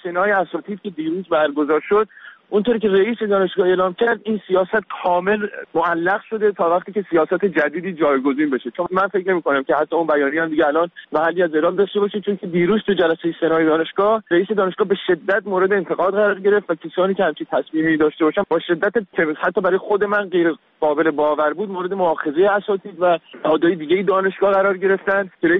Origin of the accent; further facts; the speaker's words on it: Iran; به عنوان یه ایرانی